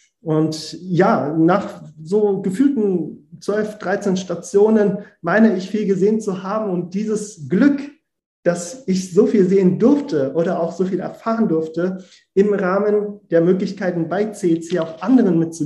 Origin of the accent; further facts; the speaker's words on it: Frankfurt, Hesse, Germany; Aber ich trage den Frankfurter in mir und habe die komplette Bildung und Ausbildung hier in Deutschland genießen dürfen.